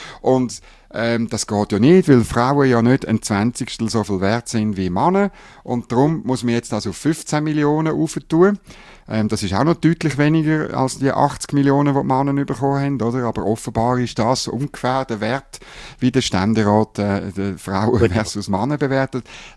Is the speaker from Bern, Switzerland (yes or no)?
yes; Bern, Switzerland; Ich als Berner weiss, von was ich rede, oder?